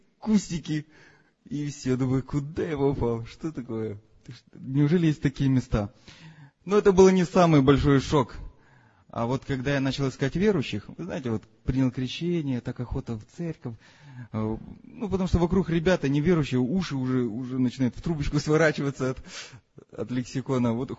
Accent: Kyiv, Ukraine; Родился я в Киеве, там и вырос, и посещал церковь большую.

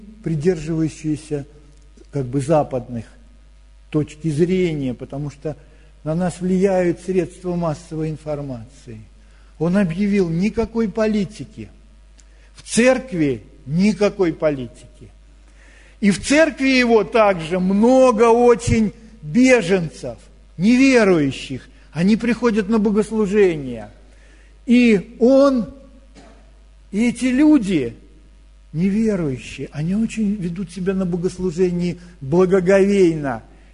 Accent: Moscow, Russia; сказали, что я из Москвы.

